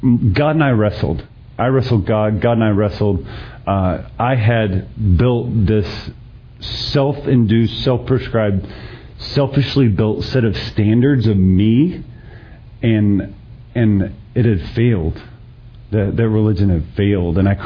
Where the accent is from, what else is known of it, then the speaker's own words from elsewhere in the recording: Dallas, Texas, United States; it was far from the Christian school that I was raised in here in Dallas. Worlds apart from this Dallas.